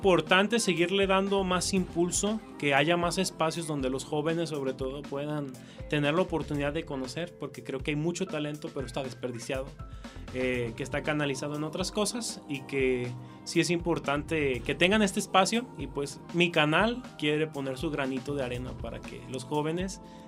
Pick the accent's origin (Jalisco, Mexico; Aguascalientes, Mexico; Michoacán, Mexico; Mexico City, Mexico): Jalisco, Mexico; Tototlán; de mi pueblo, de Tototlán, soy originario de ahí.